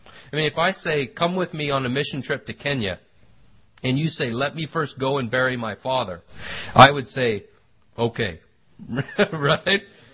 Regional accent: United States; I'm an American through and through.

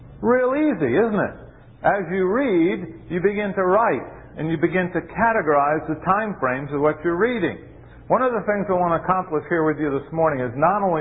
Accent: Rhode Island, United States; She didn't know that I was raised in Rhode Island.

